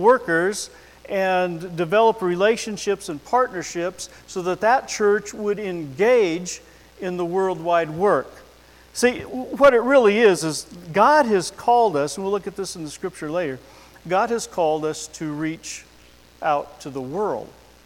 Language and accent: English; Tacoma, Washington, United States; So I grew up in the Pacific Northwest, Tacoma, Washington.